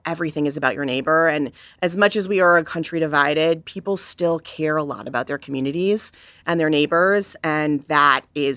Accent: Minnesota, United States; the one that I care most about is Minnesota. Mm. It's my home state.

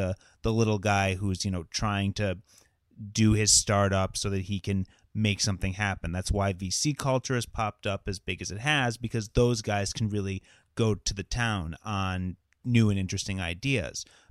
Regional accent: Detroit, Michigan, United States; as you know, I grew up just outside of Detroit. I grew up in the suburbs, and I grew up there at a time where you just kind of knew that you didn't go past 8 Mile because it was a very depressed area.

